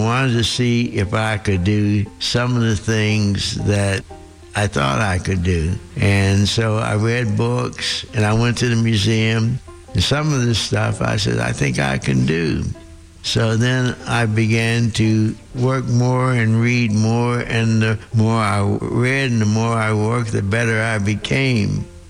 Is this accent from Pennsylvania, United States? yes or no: yes; New Castle, Pennsylvania, United States; My birthday is July 23rd, 1926. I grew up in Newcastle, Pennsylvania. My father was a coal miner, but he was a naturalist.